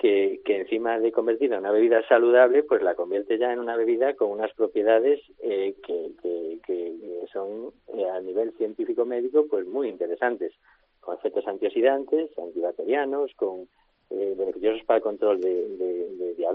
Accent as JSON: {"language": "Spanish", "region": "Galicia", "country": "Spain", "tie": "born or raised there", "said": "los vinos de Valdeorras, en este caso es mi tierra, de la zona de Valdeorras en Galicia"}